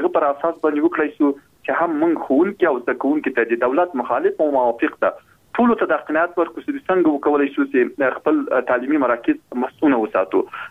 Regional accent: Logar, Afghanistan; زه خپله د لوګر ولایت یم

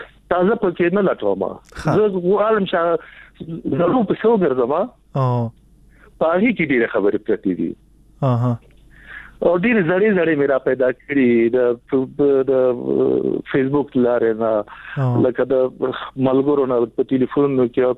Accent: Nangarhar, Afghanistan; زه د ننګرهار يم

